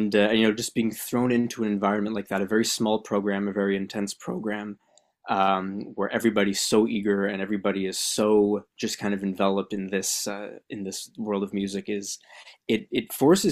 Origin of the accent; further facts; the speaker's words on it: Toronto, Ontario, Canada; also born or lived in Montreal, Canada; I grew up in Toronto, but Montreal was wonderful.